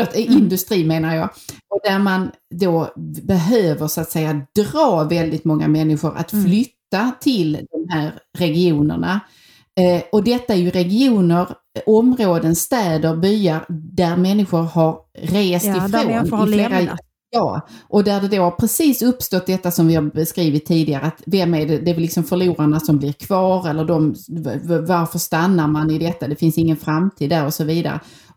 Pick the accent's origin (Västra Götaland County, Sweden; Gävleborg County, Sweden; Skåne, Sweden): Skåne, Sweden; Eftersom du och jag kommer från Skåne båda två, så är vi ju då naturligt fixerade vid den södra delen av Sverige.